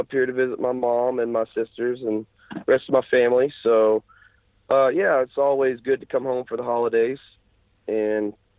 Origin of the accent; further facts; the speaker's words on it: Arkansas, United States; Growing up in Arkansas, you know, the closest famous studios would be like Muscle Shoals Fame Studios in Alabama